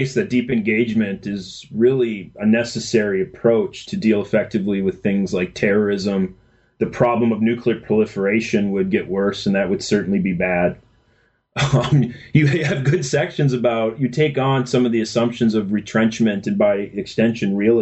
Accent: Minnesota, United States; I grew up in Minnesota, when the Minnesota elected Jesse Ventura.

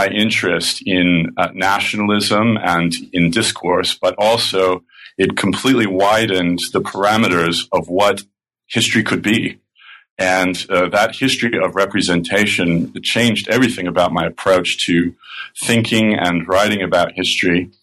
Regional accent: Alberta, Canada; I grew up in Alberta, Canada, and was always interested in history

